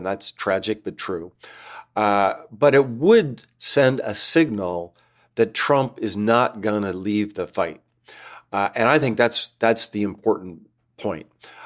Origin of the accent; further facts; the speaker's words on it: United States; But as an American, I'm also embarrassed by that.